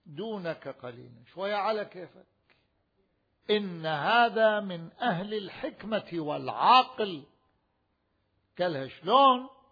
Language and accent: Arabic; Iraq; غالبا عندنا بالعراق معروف يبيع على أخضر